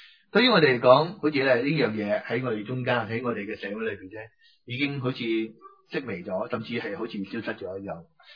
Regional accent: Hong Kong; 对于我哋香港人嚟讲，

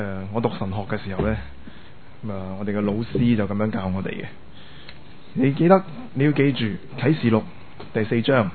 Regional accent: Macau; now in Hong Kong; 因为我是澳门人来的，我想对自己的家乡有些了解，有些贡献

